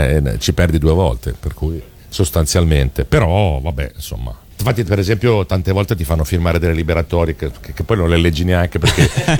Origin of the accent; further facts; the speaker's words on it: Milan, Lombardy, Italy; essendo io milanese